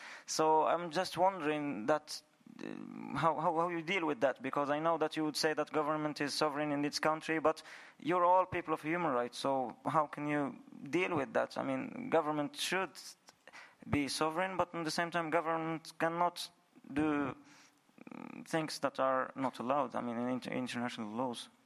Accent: Morocco; English is a second language; from Morocco

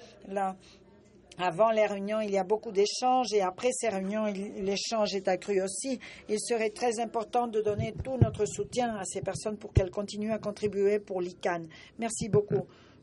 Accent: Jamaica; French is a second language; je fais partie du programme Fellowship et je viens de la Jamaïque.

